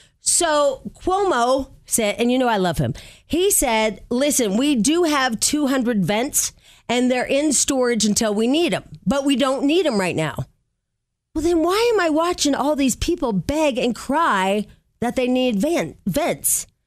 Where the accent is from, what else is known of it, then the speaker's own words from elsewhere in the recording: Illinois, United States; Because because I'm from Illinois, I'm on a lot of group chats about Illinois and different websites.